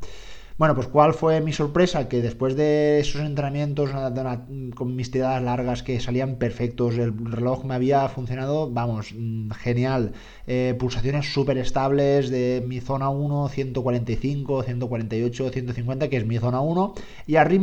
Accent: Dénia, Valencian Community, Spain; Aquí en Denia, de donde soy yo, la verdad es que ha hecho frío

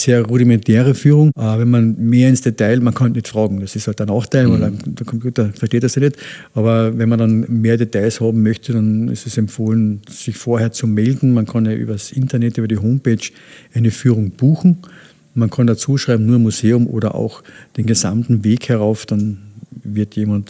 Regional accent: Villach, Carinthia, Austria; also born or lived in Nötsch; now in Althofen, Austria; Geboren bin ich in Nötsch bei Villach, aufgewachsen in Villach bei meinen Großeltern und bin dann nach meiner Militärkarriere dann hier in Althofen gelandet.

